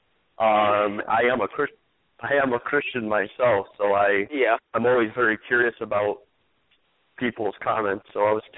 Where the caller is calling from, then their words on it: New York, United States; out of New York State.